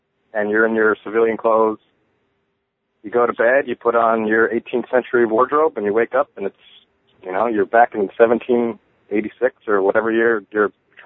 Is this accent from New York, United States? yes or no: no; Connecticut, United States; Well, I grew up in Connecticut, you know, very historical state.